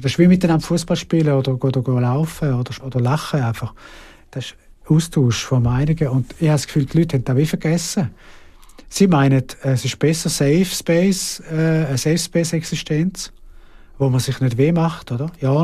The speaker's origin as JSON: {"language": "German", "country": "Switzerland", "said": "als Schweizer bin ich eigentlich ein liberaler Mensch."}